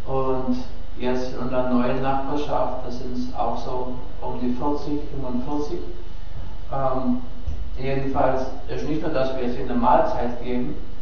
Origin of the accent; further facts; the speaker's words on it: Germany; was wir übernommen haben, war also von meinem gewissermaßen Hintergrund, wo ich herkomme, also ja, Deutschland